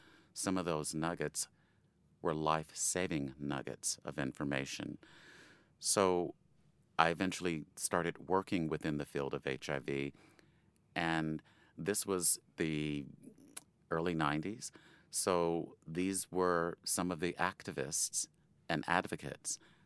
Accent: Chicago, Illinois, United States; I've lived in the city of Chicago since I was about 7. I feel that I am a Chicagoan in my core at this point.

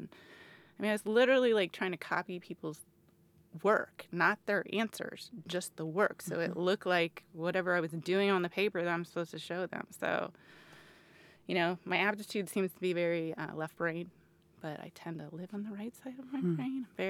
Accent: Muncie, Indiana, United States; You know, so I'm from Muncie, which is a smaller town in Indiana, and was born in 1970 in Muncie

